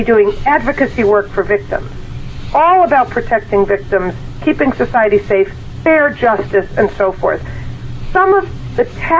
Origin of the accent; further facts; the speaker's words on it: Massachusetts, United States; I'm from Massachusetts.